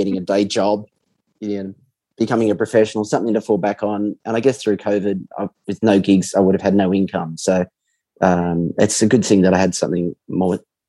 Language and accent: English; New South Wales, Australia; also born or lived in Melbourne; I grew up in New South Wales. I lived in Melbourne for 10 years during my 20s.